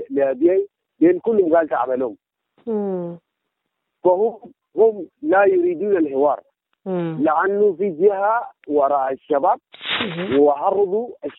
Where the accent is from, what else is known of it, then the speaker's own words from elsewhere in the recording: South Sudan; من المفترض أن نحن كجنوبي نتلمى مع بعض